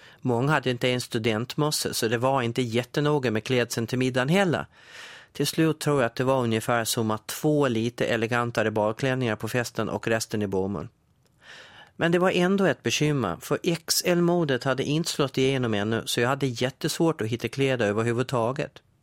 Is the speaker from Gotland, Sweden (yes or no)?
yes; Gotland, Sweden; Att jag är gotlänning, det bevisas ju i kyrkboken, men den ligger inte på nätet, alltså går det inte att länka till den. I och för sig berättar de 4 sista siffrorna i mitt personnummer att jag är född på Gotland och dessutom flicka.